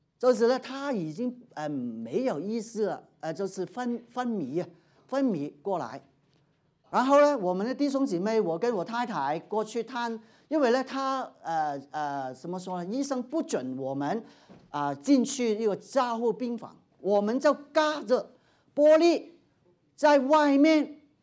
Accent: Hong Kong; 在香港不行啊，我从香港过来的

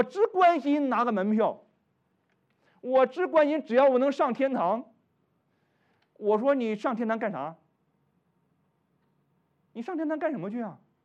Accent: China; 我们中国人说忠言逆耳利于行，良药苦口利于病

